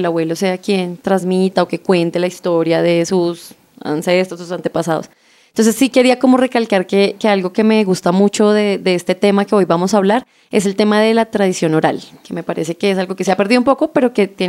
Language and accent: Spanish; Bogotá, Colombia; somos rolos, somos citadinos